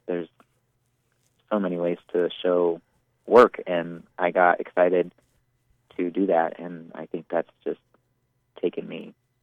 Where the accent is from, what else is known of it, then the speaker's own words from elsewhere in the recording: Dallas, Texas, United States; I'm from Dallas, and I was back at home for several years after school before moving out here.